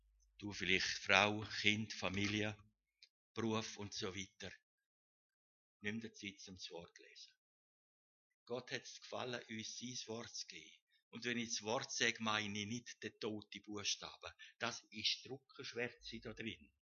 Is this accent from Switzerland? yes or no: yes; Maienfeld, Graubünden, Switzerland; Wir sind ja in Maienfeld aufgewachsen und Graubünden hat hier noch Autoverbot gehabt.